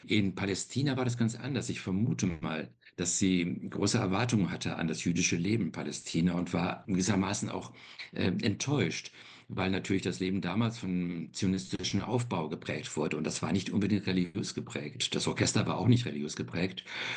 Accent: Cologne, North Rhine-Westphalia, Germany; born or raised there

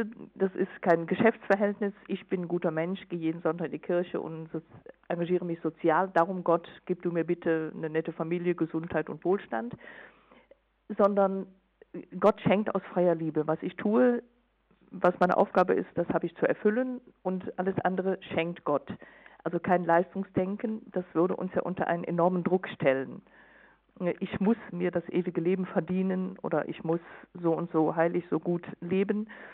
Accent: Rhineland, Germany; Ist ungefähr 150 Kilometer von meinem Heimatort im Rheinland entfernt.

